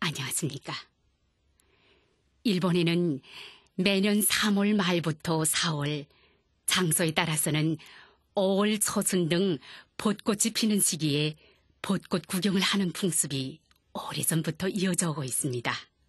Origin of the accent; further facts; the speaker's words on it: North Korea; now in Japan; 제가 북조선에서 왔다는 것을 알게 된 사람들 가운데는